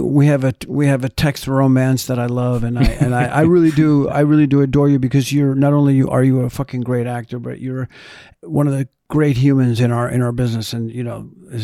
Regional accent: Miami Beach, Florida, United States; also born or lived in Cuba; I grew up in Miami Beach, Florida. Yeah, I grew up in Miami Beach when nobody wanted to be there.

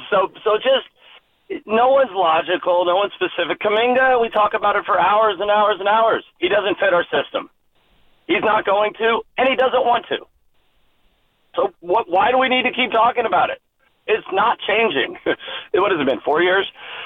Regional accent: Oakland, California, United States; You're from Oakland. I'm from Oakland.

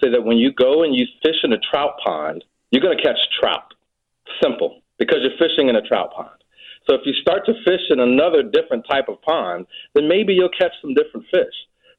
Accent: Chicago, Illinois, United States; I'm born and raised in South Shore, the Jackson Park area, where my parents still stay.

